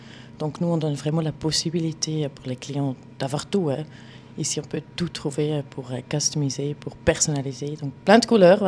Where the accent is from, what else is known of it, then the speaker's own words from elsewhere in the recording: Switzerland; now in Paris, France; moi je suis Suisse, donc pour nous c'est logique qu'on l'apprend à l'école. Donc, on est arrivé en France, à Paris